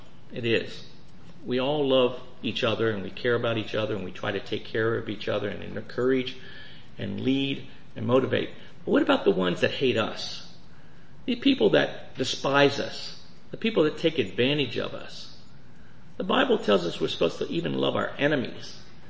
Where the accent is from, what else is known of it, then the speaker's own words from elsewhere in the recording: Harrisburg, Pennsylvania, United States; When I grew up in Harrisburg, I said, a dentist with no teeth.